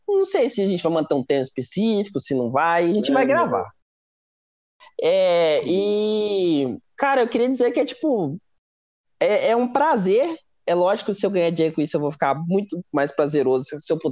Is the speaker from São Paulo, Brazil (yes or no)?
no; Belo Horizonte, Minas Gerais, Brazil; eu sou de BH e tal